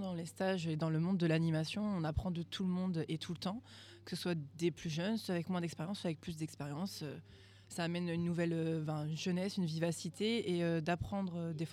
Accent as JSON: {"language": "French", "region": "Hauts-de-France", "country": "France", "said": "je viens de l'Aisne, dans 02, anciennement la Picardie, voilà."}